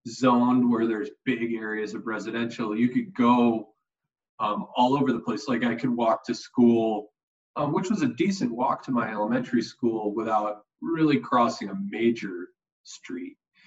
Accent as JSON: {"language": "English", "town": "Schaumburg", "region": "Illinois", "country": "United States", "tie": "born or raised there", "said": "And I grew up in Schaumburg, Illinois, kind of typical suburban upbringing."}